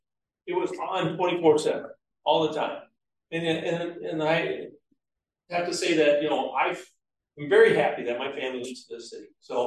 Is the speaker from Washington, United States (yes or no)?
no; St. Paul, Minnesota, United States; now in Crystal, United States; I mean, I grew up in St. Paul, all right? And so I moved here to Crystal, and I was okay with it, right?